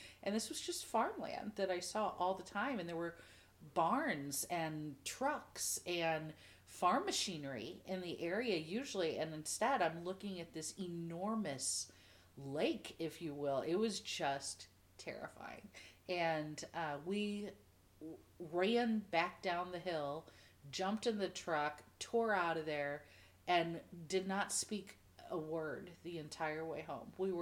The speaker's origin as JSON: {"language": "English", "town": "Redbud", "region": "Illinois", "country": "United States", "tie": "born or raised there", "said": "I grew up in Redbud, Illinois."}